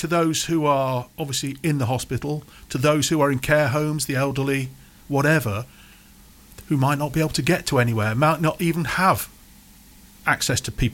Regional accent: England, United Kingdom; I came from the Midlands down to the island last year

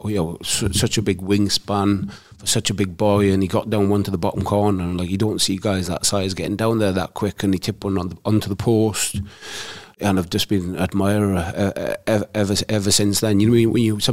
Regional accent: Wales, United Kingdom; I'd probably say as well, being Welsh, Neville Southall.

